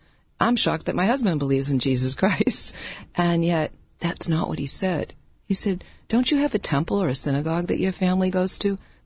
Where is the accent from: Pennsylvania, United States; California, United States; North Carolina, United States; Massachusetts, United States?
Massachusetts, United States; Peabody; I grew up in Peabody, Massachusetts